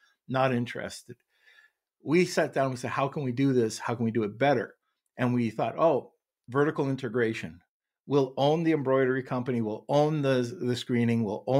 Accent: Montreal, Quebec, Canada; also born or lived in Kitchener, Canada; Montreal is originally home, but at that time it was Kitchener, Ontario, which is just a suburb of Toronto

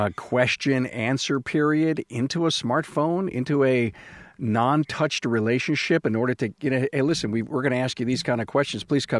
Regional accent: Buffalo, New York, United States; You know, I'm from Buffalo, so that's...

